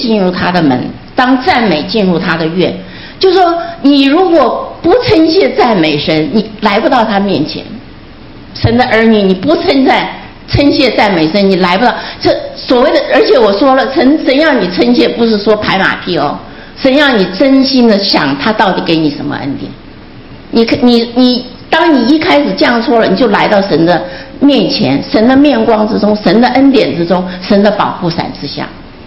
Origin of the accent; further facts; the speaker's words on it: China; 那我们中国人也说嘛，滴水之恩什么涌泉以报